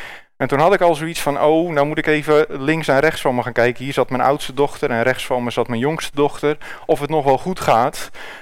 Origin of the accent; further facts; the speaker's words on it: Wageningen, Gelderland, Netherlands; Ik kom uit Wageningen en daar woon ik samen met mijn vrouw Eveline. En onze twee dochters, Mirre en Saar. We zijn daar betrokken bij een baptistengemeente.